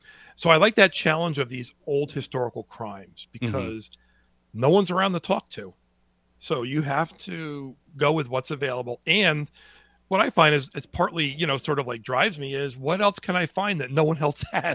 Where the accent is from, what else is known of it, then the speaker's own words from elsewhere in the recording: Port Jervis, New York, United States; So I'm working on a 1903 homicide in Port Jervis, which occurred two doors away from where I grew up on Rumsey Street.